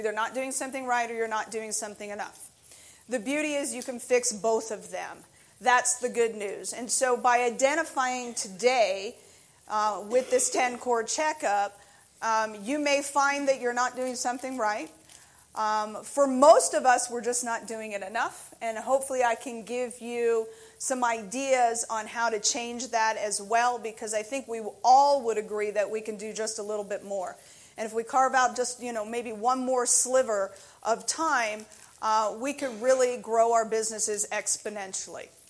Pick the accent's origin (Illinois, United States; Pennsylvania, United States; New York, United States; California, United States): New York, United States; because I am originally from New York.